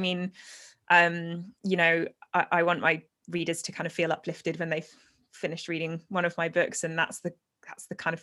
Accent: England, United Kingdom; I am an author from England.

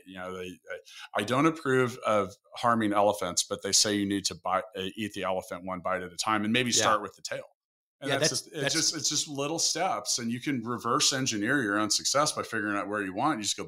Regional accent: Kansas City, Missouri, United States; NavMD is here in my hometown of Kansas City

